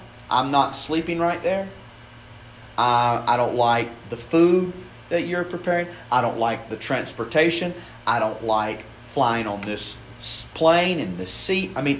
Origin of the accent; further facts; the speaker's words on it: Tennessee, United States; now in Louisville, United States; I grew up in Tennessee, and you say, boy, you are sharp.